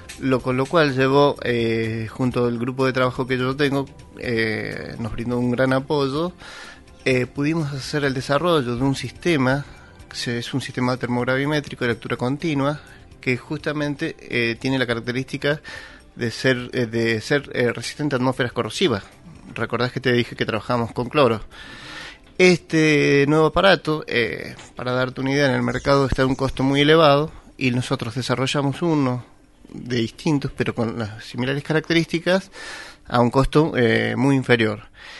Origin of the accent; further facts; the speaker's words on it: Jovita, Córdoba, Argentina; also born or lived in Mendoza; now in San Luis, Argentina; Yo nací en Mendoza, desde chico me fui a vivir a Córdoba por razones familiares y desde allá, desde un pueblo de Córdoba, Jovita, me vine a vivir acá a estudiar y bueno, me radiqué acá.